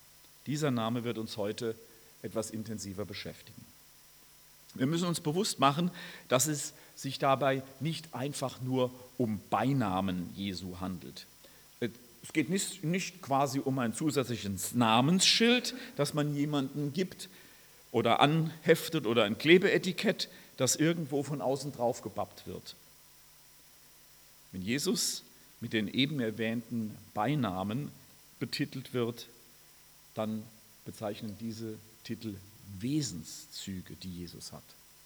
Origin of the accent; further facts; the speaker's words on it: Rhineland-Palatinate, Germany; ich komme aus der Pfalz, ne?